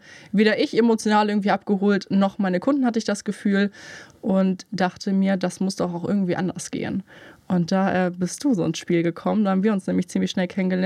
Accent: Munich, Bavaria, Germany; moved away as an adult; now in Kiel, Germany; ich komme aber gar nicht hier aus der Gegend. Ich komme aus München und ja, das liegt daran, dass ich wegen einem Mann hier hochgezogen bin, tatsächlich.

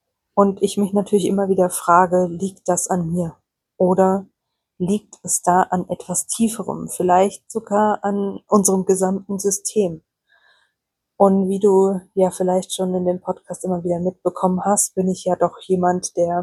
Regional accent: Germany; born or raised there

